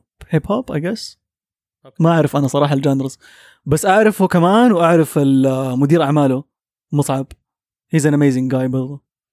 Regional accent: Saudi Arabia; بما أن إحنا سعوديين وبنتكلم عن السعودية

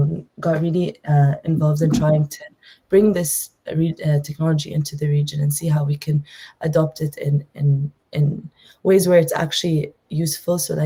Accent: Jordan; So like I mentioned, I'm from the region. So I was born and raised in Jordan.

